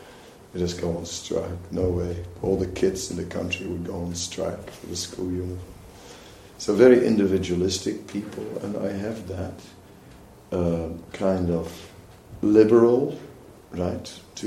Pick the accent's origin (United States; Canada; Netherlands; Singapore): Netherlands; English is a second language; For example, well, I'm from the Netherlands, and therefore I'm individualistic, right?